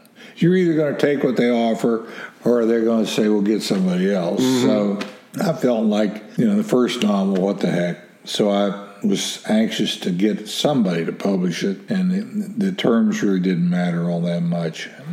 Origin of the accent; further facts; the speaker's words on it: West Virginia, United States; I said, nobody. I'm from West Virginia.